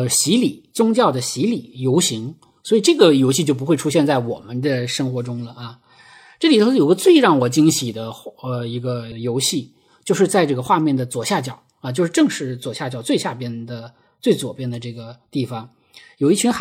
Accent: Heilongjiang, China; born there; 我是一个70后啊，我出生在黑龙江的一个国营农场。

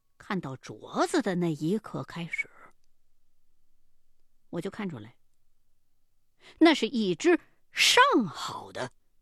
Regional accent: China; 我们中国人呢，对于玉器向来都有一种偏爱

